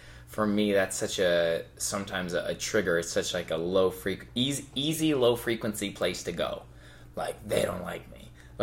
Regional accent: Canada; also born or lived in United States; For me, I'm Canadian and I've really just spent time between here and America.

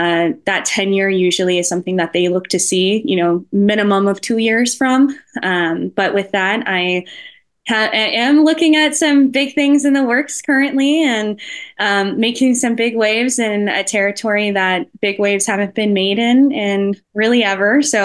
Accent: California, United States; I'm born and raised in California. I'm 29 years old now.

